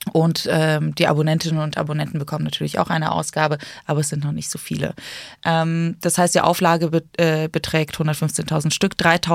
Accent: Hamburg, Germany; ich komme aus Hamburg, deswegen kenne ich es dort.

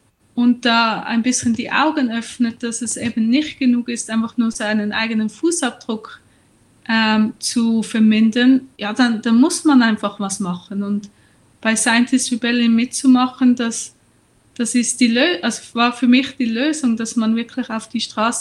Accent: Schwyz, Switzerland; now in Mexico; Ich habe an der ETH in Zürich studiert und bin aus der Innerschweiz, also Kanton Schwyz am Vierwaldstättersee. Und im Moment wohne ich in Mexiko.

